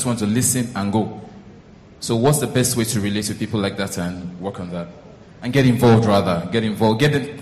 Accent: Ibadan, Oyo, Nigeria; So I'm from Ibadan, as I said.

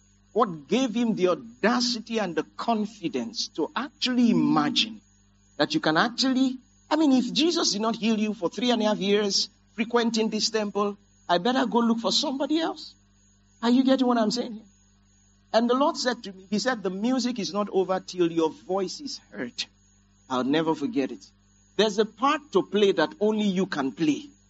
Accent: Lagos, Nigeria; a community church growing up in Ipaja, Lagos.

